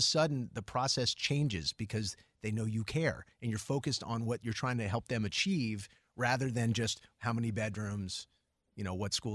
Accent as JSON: {"language": "English", "town": "New Orleans", "region": "Louisiana", "country": "United States", "tie": "born or raised there", "said": "He's a landlord where I grew up in New Orleans."}